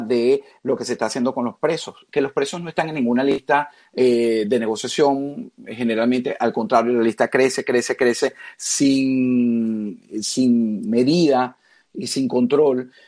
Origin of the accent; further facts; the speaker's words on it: Venezuela; moved away; yo también soy inmigrante, yo también salí de Venezuela, pero no arriesgando mi vida.